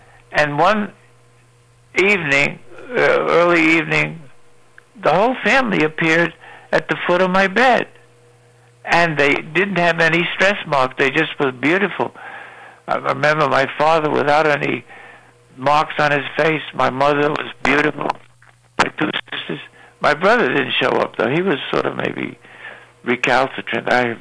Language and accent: English; Brooklyn, New York, United States; And when I was growing up in Brooklyn, born in 22, it was a depression.